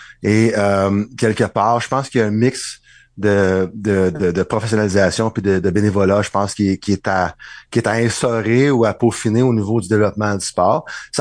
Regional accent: Quebec, Canada; je suis natif des Laurentides.

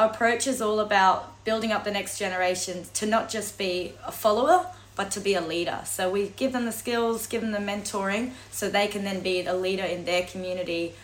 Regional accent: Cairns, Queensland, Australia; So, Cairns local, born and bred. I come from Spanish, English, Irish background.

